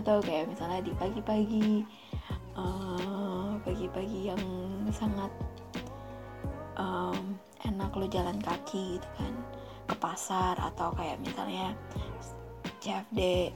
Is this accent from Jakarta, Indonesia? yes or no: yes; Jakarta, Indonesia; Terus gue bahagia banget sebagai anak Jakarta, gue ngerasa wah, inilah yang namanya kota gitu kan